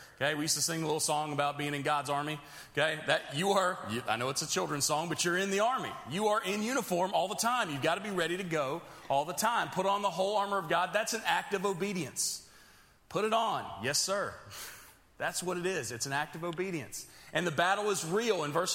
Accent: England, United Kingdom; Hey, you know I'm the English guy, so I got to give you some Shakespeare tonight.

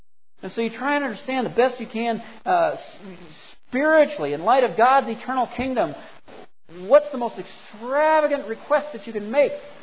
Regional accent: Boulder, Colorado, United States; I grew up in Boulder. I'd walk up Darley Street, which goes west.

